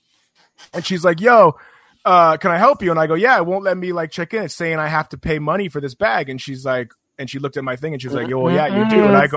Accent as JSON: {"language": "English", "town": "Boise", "region": "Idaho", "country": "United States", "tie": "born there", "said": "I was actually born in Boise, Idaho, much to the chagrin of a lot of my friends"}